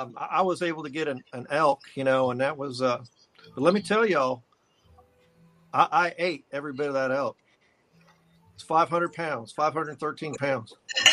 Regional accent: Houston, Texas, United States; now in Laramie, United States; I made a big transition growing up in the Houston area. And then I went from Houston to College Station to Austin. And I was in Austin for a little while, but then I moved from Austin to Laramie, Wyoming.

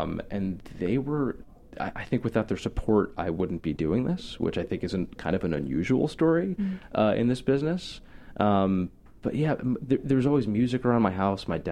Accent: Connecticut, United States; Well, my family is. I grew up in Connecticut. My dad grew up in New York, worked there my whole life. So, you know, I live in a commuter city.

